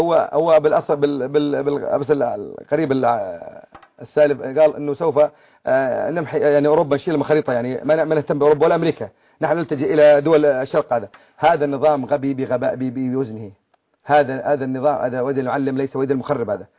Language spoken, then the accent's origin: Arabic; Syria; احنا كلنا سوريين وتحت الوطنية السورية كلنا